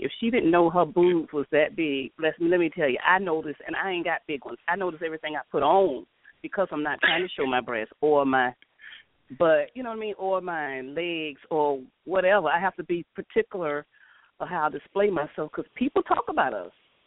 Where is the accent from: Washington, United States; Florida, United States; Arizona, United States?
Florida, United States; Land O'Lakes; I'm from Florida, Land O'Lakes area, outside Tampa.